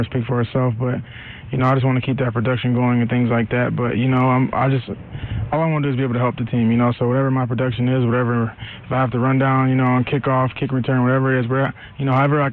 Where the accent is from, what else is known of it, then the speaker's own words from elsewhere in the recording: Cleveland, Ohio, United States; You know, I grew up here in Cleveland. It was just a dream come true.